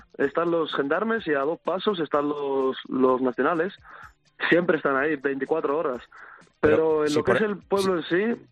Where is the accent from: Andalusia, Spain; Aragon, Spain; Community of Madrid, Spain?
Andalusia, Spain; Seville; also born or lived in Morocco; Yo soy marroquí, pero me crié en Sevilla. A los 2 meses estaba yo ya en España.